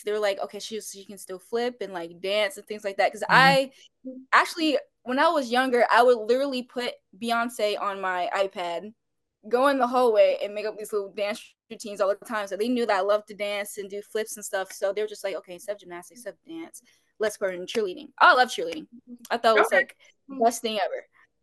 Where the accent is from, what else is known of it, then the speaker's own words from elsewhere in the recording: Baltimore, Maryland, United States; Well, I'm from Baltimore, Maryland. I'm 18.